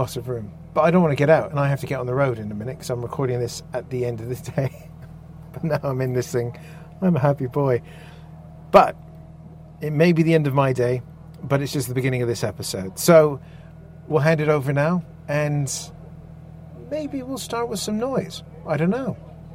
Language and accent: English; Canada; Because it is one of those typically, being a Canadian, an eccentric British design.